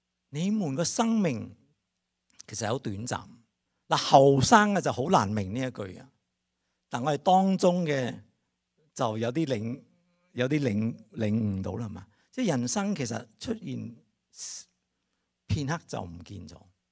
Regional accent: China; 我中国人咁讲，

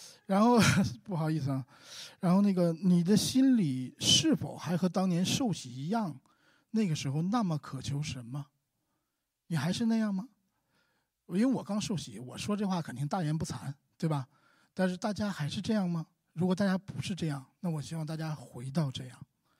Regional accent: Northeast China, China; accent: Northeastern; 用一句我们东北话说

